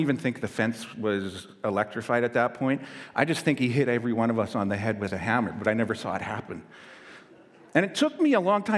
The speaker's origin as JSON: {"language": "English", "town": "Chilliwack", "region": "British Columbia", "country": "Canada", "tie": "born or raised there", "said": "So I grew up in Chilliwack farm country, and behind our house was a grazing field for our neighbor's cows."}